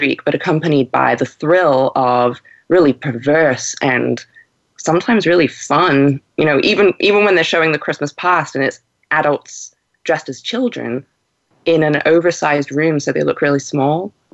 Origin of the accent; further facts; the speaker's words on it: England, United Kingdom; I grew up in England, where that sentiment is very much, well, thriving.